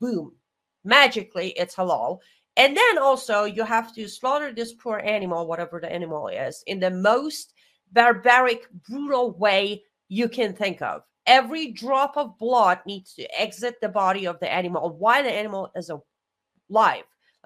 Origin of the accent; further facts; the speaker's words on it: Iran; English is a second language; growing up in Iran, I don't know how many times I have lost count, but there were many times when I personally, as a kid, standing there watching this poor animal